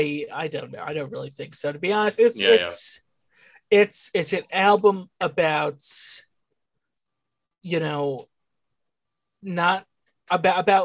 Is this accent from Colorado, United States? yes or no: no; New Jersey, United States; I was in New Jersey. You know, I grew up in New Jersey